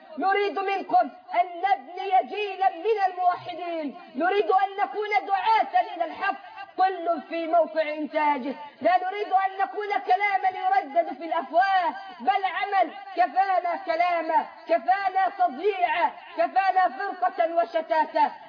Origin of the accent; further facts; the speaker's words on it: Egypt; اللهم اجعل بلدنا مصر أمنا أمانا